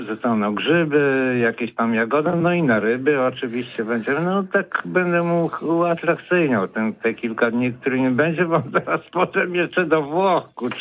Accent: Wałcz, West Pomeranian Voivodeship, Poland; No ale ja z Wałcza do drugiego miasta

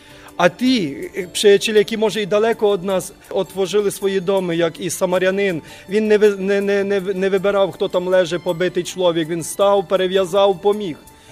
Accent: Kyiv Oblast, Ukraine; Polish is a second language; Ja pochodzę z kijowskiego województwa, powiat Bucza, Irpińska gmina.

